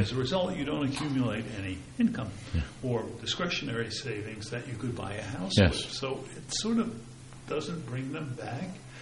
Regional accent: Edison, New Jersey, United States; As I said, I grew up in Edison, and we then went to Rutgers at night for about 7 years.

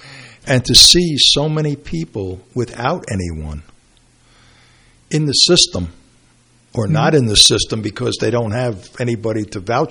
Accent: Brooklyn, New York, United States

